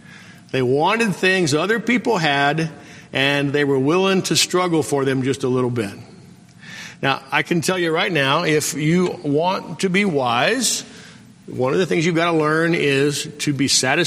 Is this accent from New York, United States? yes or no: no; Carlsbad, New Mexico, United States; And I grew up in Carlsbad, New Mexico.